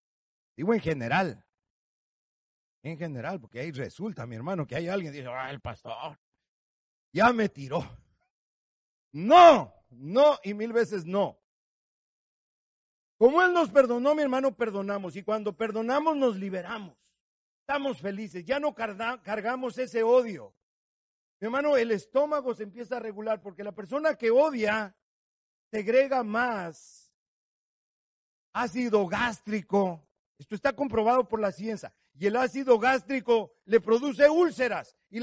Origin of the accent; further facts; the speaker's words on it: Loja, Ecuador; born there; estaba en una tierra ahí al sur donde yo nací, en Loja